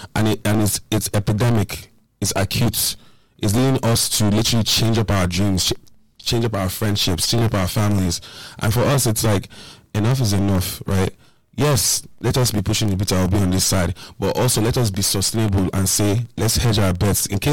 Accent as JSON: {"language": "English", "country": "Nigeria", "said": "for so long, as a Nigerian, you know, I was like, I don't know what it is to have a government that works."}